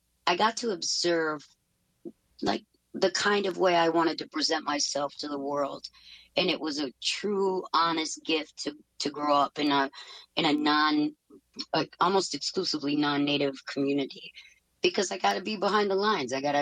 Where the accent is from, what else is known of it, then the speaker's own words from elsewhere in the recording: South Dakota, United States; I'm from South Dakota, so it's kind of like cowboy country.